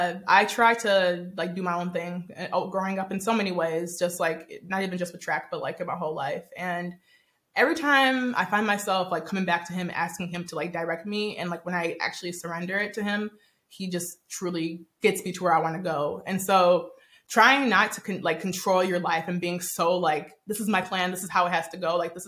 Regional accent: Nigeria; because I'm actually Nigerian

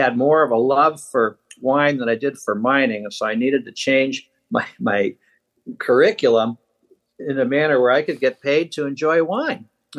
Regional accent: Boston, Massachusetts, United States; also born or lived in Michigan / Pittsburgh; Well, I was born in Michigan and raised in Boston, Massachusetts, and then Pittsburgh, Pennsylvania.

